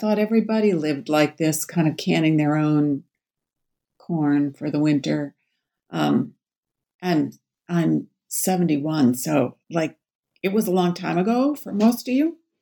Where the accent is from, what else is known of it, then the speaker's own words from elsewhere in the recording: Minnesota, United States; also born or lived in Bemidji / Twin Cities; I'm a Minnesotan, very much a Minnesotan